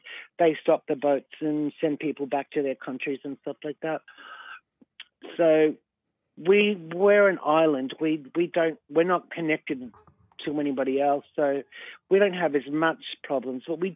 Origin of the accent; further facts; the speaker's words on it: Australia; I'm an Australian